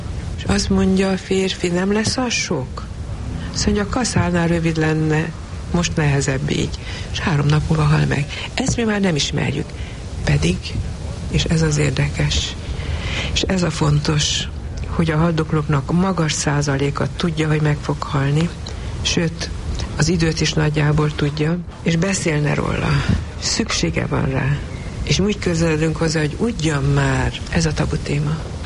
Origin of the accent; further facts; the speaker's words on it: Transylvania, Romania; Az, hogy gyermekkoromban Erdélyben én azt láttam még, hogy nyíltan beszélnek a halálról a haldoklóval.